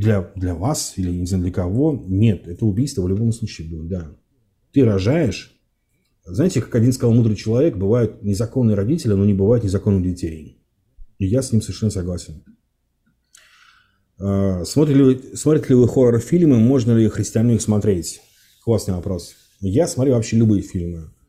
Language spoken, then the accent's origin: Russian; Russia; Я не русский, я россиянин, но не русский точно.